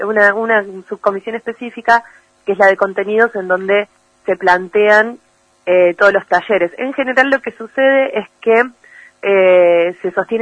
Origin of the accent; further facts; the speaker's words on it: La Plata, Buenos Aires Province, Argentina; Yo puntualmente soy de La Plata